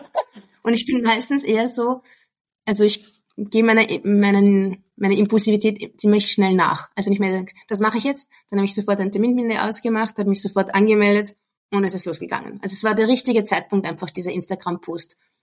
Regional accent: Vienna, Austria; first language de; ich bin 40. Ich bin Österreicherin, gebürtige Österreicherin, bin in Wien aufgewachsen und bis zu meinem 26. Lebensjahr war ich in Wien. Ich war komplett einsprachig, meine ganze Familie spricht eigentlich nur Deutsch.

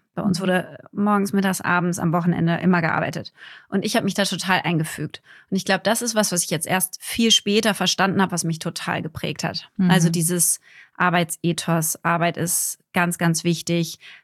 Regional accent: Berlin, Germany; ich bin in Südwest-Berlin aufgewachsen und ich würde sagen, relativ behütet für das Berlin, was man jetzt so im Kopf haben könnte.

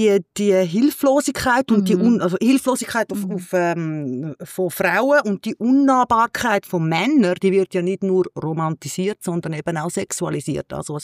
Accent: Switzerland; Und ich als Schweizerin bin natürlich sehr exotisch gewesen.

